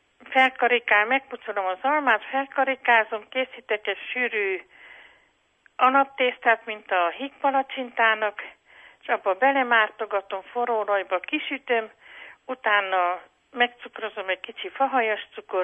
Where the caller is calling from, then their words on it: Gyergyóremete, Harghita, Romania; Gyergyó Remetéről vagyok